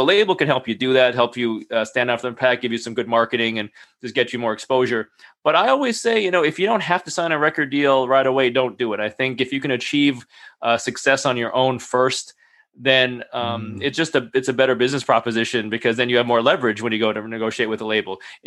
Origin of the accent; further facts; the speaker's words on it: Jamaica; born there; My family's from Jamaica. I was born in Jamaica, and okay. I grew up listening to a lot of reggae music.